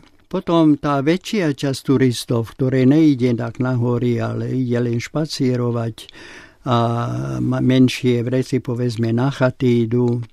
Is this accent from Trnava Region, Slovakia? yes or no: yes; Trnava Region, Slovakia; born there; Naša výša, kde som sa narodil, je nul na Žitnom ostrove. U Bratislavy, nedaleko od Bratislavy.